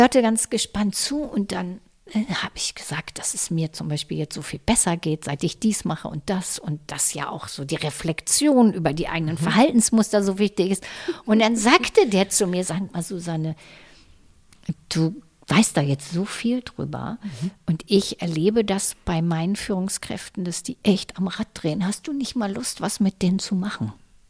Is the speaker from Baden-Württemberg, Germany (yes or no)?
no; Lower Saxony, Germany; Und dann bin ich in meine alte Heimat zurückgegangen, ans Steinhuder Meer.